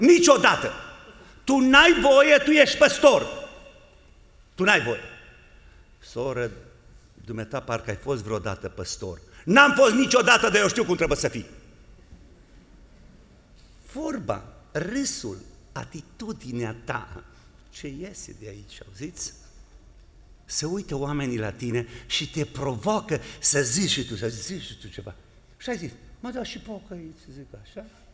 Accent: Romania; Suntem din România.

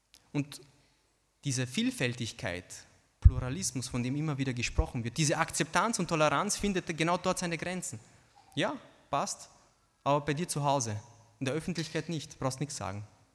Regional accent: Austria; also born or lived in Romania; hier in Österreich. Viele von uns sind hier geboren oder sind halt in Rumänien geboren und als kleine Kinder hergekommen und von klein auf, vielleicht sogar als Baby schon hier aufgewachsen in Österreich. Und wir haben hier die Sprache gelernt, die Kultur gelernt

